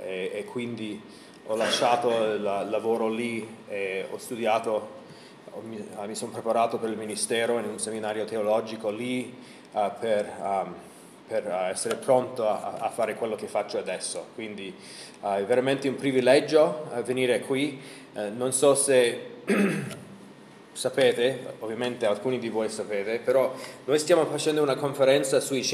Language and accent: Italian; Los Angeles, California, United States; Come ho già detto, io sono cresciuto a Los Angeles.